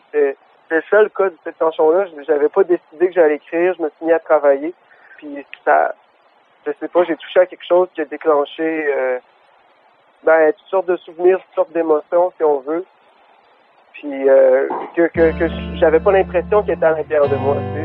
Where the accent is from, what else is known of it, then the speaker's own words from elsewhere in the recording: Quebec City, Quebec, Canada; now in Montreal, Canada; Moi, je suis de Québec.